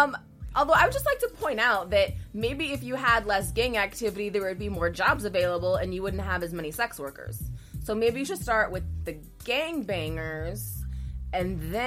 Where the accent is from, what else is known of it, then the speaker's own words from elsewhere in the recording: Chicago, Illinois, United States; born there; I was born in Humboldt Park